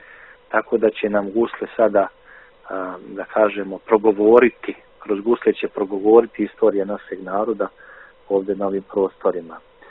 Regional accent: Republika Srpska, Bosnia & Herzegovina; Ja sam došao iz Republike Srpske, iz Bosne, dakle, koja je također i u svojoj tradiciji ima gusle

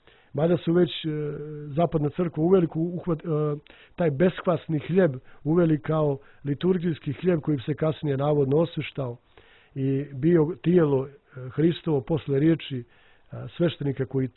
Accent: Serbia; ta teološka misa u posebno ovoga vremena koji mi kao narod Srbi nudimo

